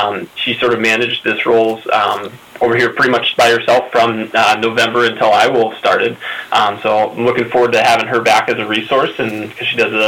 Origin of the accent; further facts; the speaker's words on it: Connecticut, United States; I'm originally from Connecticut, but went to Endicott College